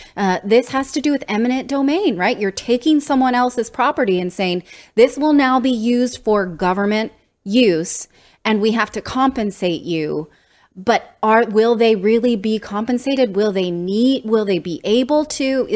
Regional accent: California, United States; Now, as a Californian, I find these images really hard to understand.

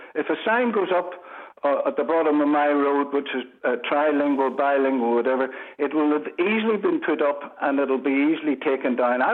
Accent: Northern Ireland, United Kingdom; this is a great little country and we're great people, right? But we are British. This is a British sovereign country.

